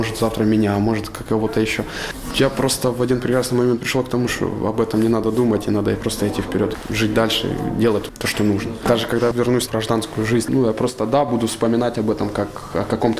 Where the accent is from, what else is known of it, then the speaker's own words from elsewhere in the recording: Yavoriv, Lviv Oblast, Ukraine; родом я из Львовской области, из города Яворов. Я живу в Житомирской области, там переехать вот оттуда. Это с Житомирской области я уже пошел служить.